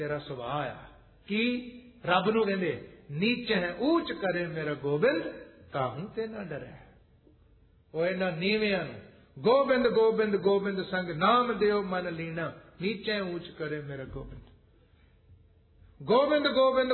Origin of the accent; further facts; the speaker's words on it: Punjab, India; now in Ludhiana, India; ਪਿੰਡਾਂ ਚ ਜੰਮਿਆ ਪਲਿਆ ਮੰਮੀ, ਇਹ ਵੱਖਰੀ ਵੀ ਹੁਣ ਮੈਂ ਲੁਧਿਆਣੇ ਰਹਿੰਦਾ ਕਈਆਂ ਸਾਲਾਂ ਤੋਂ